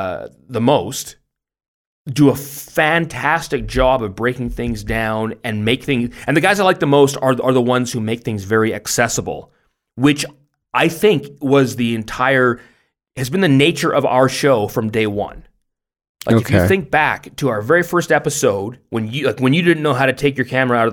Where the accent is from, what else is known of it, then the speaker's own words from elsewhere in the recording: Canada; now in Germany; Like, I'm Canadian in Germany, even though I've been here for a long time now.